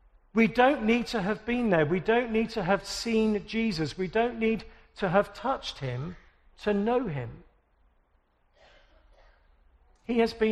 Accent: England, United Kingdom; now in United States; I'm English. This isn't fair. I should see her first.

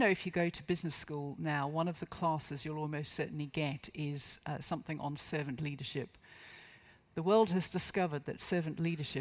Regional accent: North East England, United Kingdom; I'm from the Northeast. This is close to our hearts.

